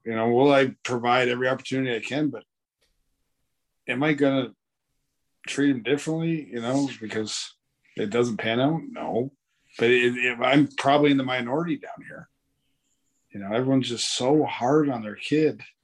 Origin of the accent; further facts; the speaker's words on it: Ontario, Michigan, United States; I played a ton of golf growing up in Ontario, Michigan